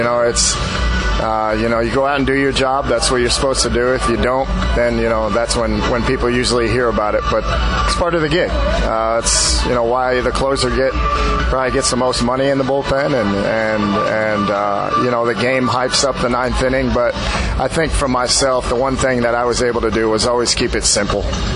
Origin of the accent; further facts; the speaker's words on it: New York, United States; also born or lived in Texas; now in Tennessee, United States; Well, I grew up, born in Texas, grew up in New York. I reside in Tennessee now. But growing up in New York, yeah, I played a lot of sports.